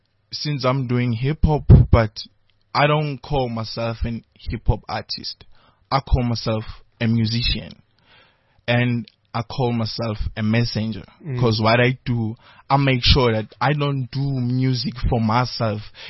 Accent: Port Shepstone, KwaZulu-Natal, South Africa; now in Johannesburg, South Africa; Yeah, KZN, Port Shepstone.

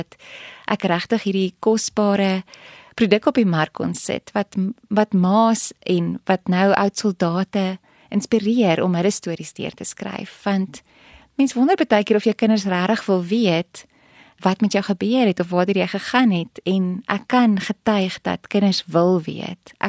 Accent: Marble Hall, Limpopo, South Africa; ek het op Marble Hall groot geword en hier by Tikkies geswat in Pretoria.

